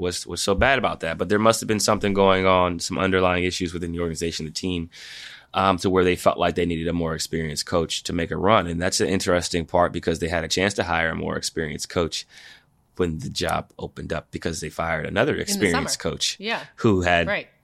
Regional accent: Ohio, United States; I'm from Ohio. I'm a Travis Kelce fan.

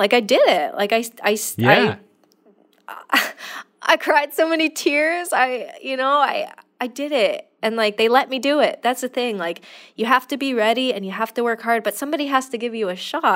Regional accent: California, United States; because I'm from California.

